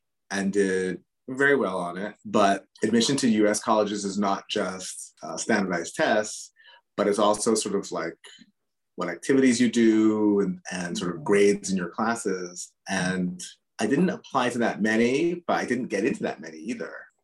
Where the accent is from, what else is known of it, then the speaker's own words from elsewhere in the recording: Barbados; also born or lived in Grenada / United States; I was born in Grenada for sure. And then But then at age two, went to the United States. But then back at age 11 or 10, went to Barbados. And then I was in Barbados from age 10